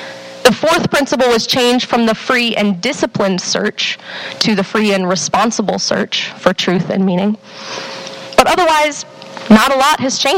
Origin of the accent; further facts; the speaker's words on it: Texas, United States; I grew up in Texas, and that often meant attending Southern Baptist churches.